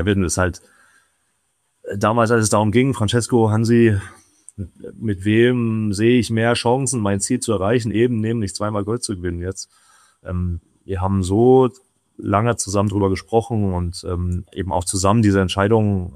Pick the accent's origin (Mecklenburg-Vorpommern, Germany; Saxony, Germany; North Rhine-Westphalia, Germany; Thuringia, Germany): Saxony, Germany; Dresden; weil das war in Dresden. in meinem Stadion, wo ich groß geworden bin, wo ich jahrelang trainiert habe, wo ich angefangen habe